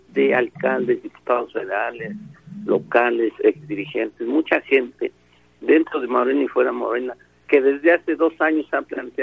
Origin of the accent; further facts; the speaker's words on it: Texcoco, State of Mexico, Mexico; de Texcoco, toda mi vida he estado en Texcoco.